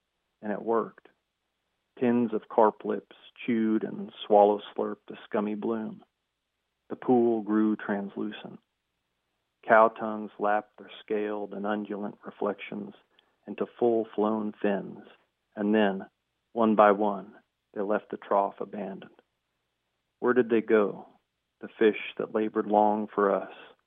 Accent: Texas, United States; My family has a ranch in Lavaca County, Texas. I grew up in Texas

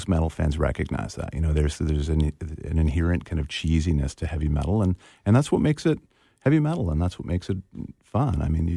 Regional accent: Ontario, Canada; In Ontario, in Canada.

